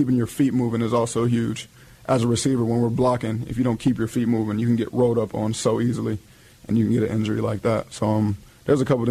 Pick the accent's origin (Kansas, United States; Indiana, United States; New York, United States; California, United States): California, United States; Los Angeles; I'm from Los Angeles.